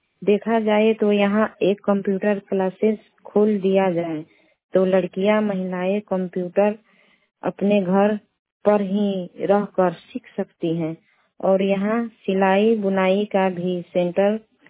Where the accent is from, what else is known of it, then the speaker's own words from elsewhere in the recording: Shisho Tajpur, Bihar, India; ग्राम पुष्ट शिशो ताजपुर, ब्लॉक मैनाटा, पश्चिम चंपारण का स्थायी निवासी हूँ।